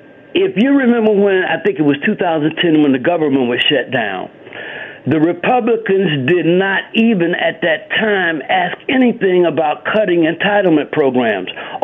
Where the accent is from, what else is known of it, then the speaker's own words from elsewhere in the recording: New Jersey, United States; Cory Booker comes out. I'm from New Jersey. I don't feel Cory Booker.